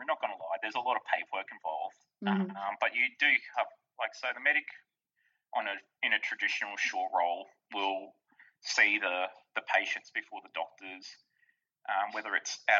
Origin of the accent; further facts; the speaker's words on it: Nowra, New South Wales, Australia; I'm like, no, you're from Billo. I'm from Nowra.